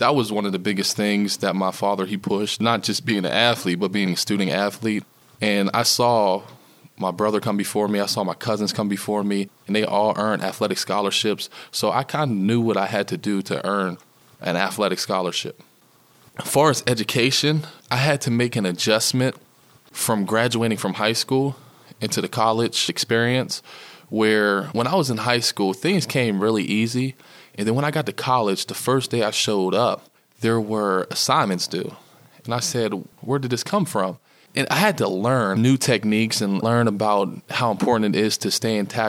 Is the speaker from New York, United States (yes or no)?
no; North Braddock, Pennsylvania, United States; Growing up in North Braddock, that's where I went to school. So I went to the Woodland Hills School District.